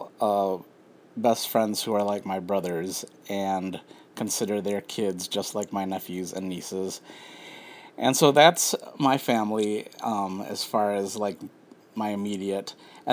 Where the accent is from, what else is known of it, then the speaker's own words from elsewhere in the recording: United States; born there; I am Filipino-American, and I'm first generation born here in the United States. Both of my parents came from the Philippines in the 60s